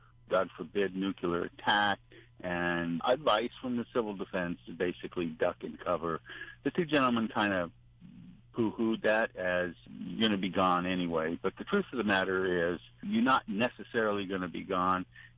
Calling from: Hawaii, United States; I'm calling you from Hawaii.

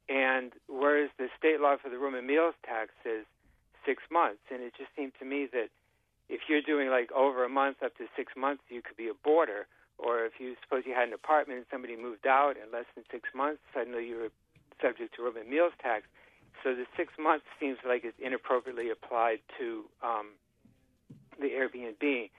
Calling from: Portsmouth, United States; Hello. I'm calling from Portsmouth.

